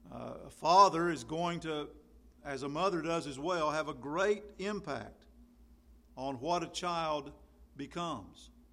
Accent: the South, United States; accent: southern; When I moved to Minnesota, I lost my southern accent to a degree.

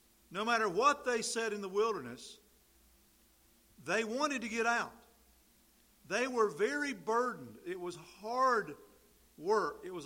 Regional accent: North Carolina, United States; To go from my house that I grew up in North Carolina, to my grandmother's house, which was a common journey, I crossed two creeks and two rivers.

